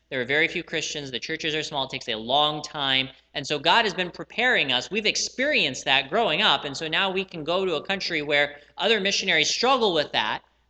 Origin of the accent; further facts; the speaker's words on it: Utah, United States; we grew up in Utah as missionary kids, both my wife and I, and our parents were both missionaries to the Mormon people.